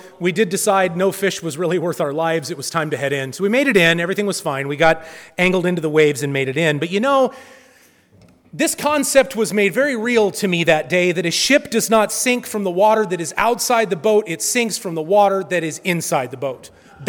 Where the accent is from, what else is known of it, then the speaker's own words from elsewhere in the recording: Pacific Northwest, United States; I've never lived anywhere outside of the Northwest. I was born and I was raised in the Northwest.